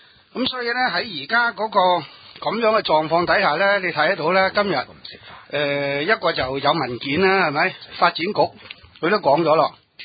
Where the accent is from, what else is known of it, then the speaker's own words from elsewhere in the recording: Sham Shui Po, Hong Kong; 我喺深水埗大嘅，雖然我冇錢住美孚。